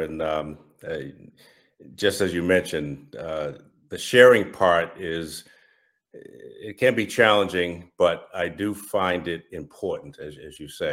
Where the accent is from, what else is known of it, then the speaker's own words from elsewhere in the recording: Massachusetts, United States; I'm from Massachusetts, if you can't tell from my accent, and born and raised, grew up in a nice lower middle class neighborhood.